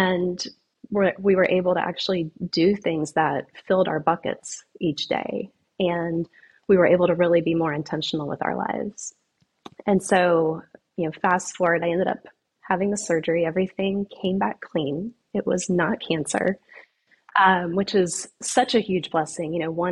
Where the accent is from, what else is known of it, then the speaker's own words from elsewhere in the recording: the Carolinas, United States; And I'm from the Carolinas originally, and for whatever reason, I never thought I would live in Florida.